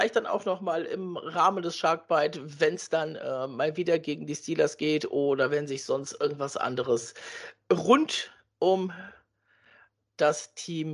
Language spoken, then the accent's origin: German; Cologne, North Rhine-Westphalia, Germany; Das hört sich als Kölner immer noch verrückt